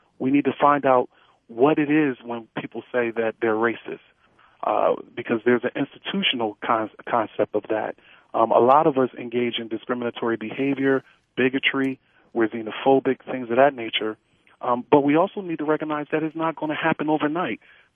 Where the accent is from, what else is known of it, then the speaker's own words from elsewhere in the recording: Philadelphia, Pennsylvania, United States; President Obama gave here in my hometown of Philadelphia at the National Constitution Center